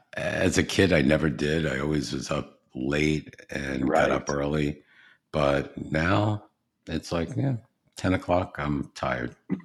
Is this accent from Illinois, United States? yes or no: no; New York, United States; It sounds just like my hometown of New York.